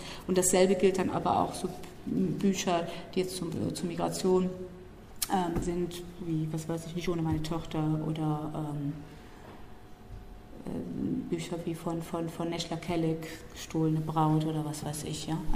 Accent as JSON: {"language": "German", "region": "Rhineland", "country": "Germany", "accent": "Rhenish", "said": "Ich habe so ein bisschen rheinischen Dialekt, das ist in Ordnung."}